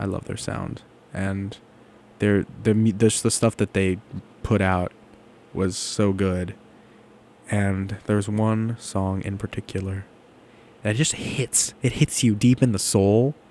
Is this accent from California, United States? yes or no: yes; California, United States; I'm from California. I feel like I've talked about that on the show before.